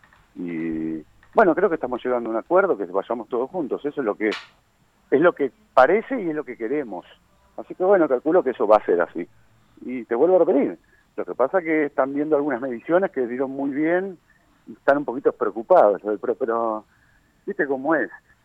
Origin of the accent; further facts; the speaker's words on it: Morón, Buenos Aires Province, Argentina; yo nací en Morón, estudié mi primaria, secundaria, en la Facultad de Morón me recibí y tengo mi oficina a la vuelta del municipio.